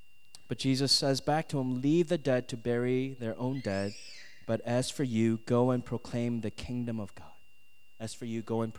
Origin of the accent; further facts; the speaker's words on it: Minnesota, United States; Like for me, I grew up in Minnesota, so I grew up in the Midwest.